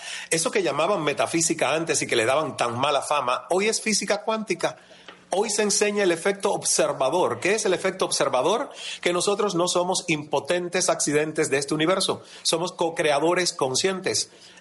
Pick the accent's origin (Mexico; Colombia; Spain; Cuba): Cuba; moved away as an adult; now in Canada; yo salí de Cuba a los 28 años, Marta, sin hablar inglés